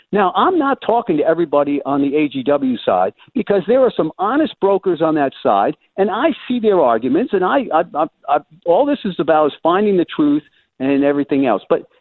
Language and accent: English; Texas, United States; because they used to teach it to us when I grew up in Texas